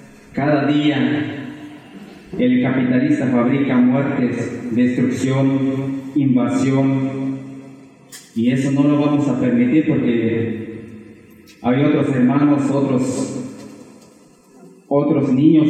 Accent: Pueblo Rusia, Chiapas, Mexico; vengo de Pueblo Rusia, municipio autónomo Francisco Villa.

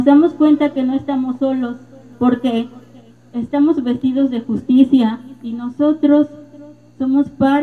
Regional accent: Tlilapan, Veracruz, Mexico; vengo del municipio de Tlilapan, que pertenece a la Sierra de Songolica.

